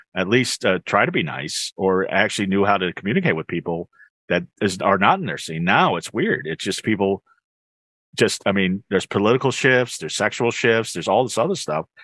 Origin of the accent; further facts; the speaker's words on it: Brooklyn, New York, United States; born there; And I was born in Brooklyn